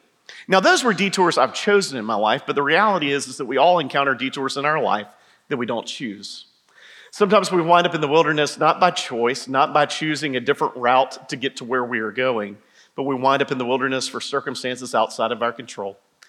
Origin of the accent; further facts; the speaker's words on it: Georgia, United States; I grew up here in Georgia.